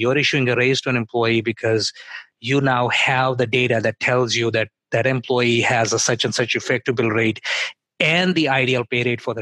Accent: New York, United States; I grew up in New York, so I will say that.

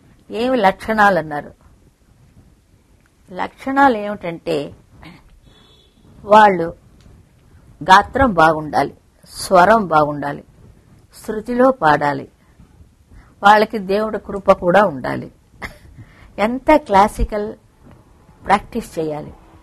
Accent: Vizianagaram, Andhra Pradesh, India; born there; ఇద్దరు ఒకే ఊరు నుంచి వచ్చిన వాళ్ళు. ఆయన చదువుకున్నారు, నేను అక్కడ పుట్టాను, అదే తమాషా.

